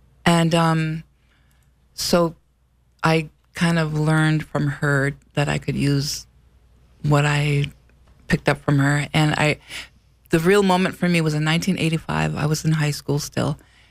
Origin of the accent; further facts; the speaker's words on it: Cass Lake, Minnesota, United States; I kind of talked to Shania about growing up in Cass Lake, and my mother was an activist